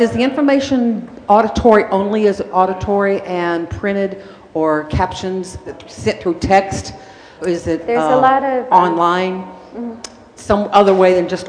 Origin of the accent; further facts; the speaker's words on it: New York City, New York, United States; I'm from New York City. I've been through 9/11. Through the blackouts.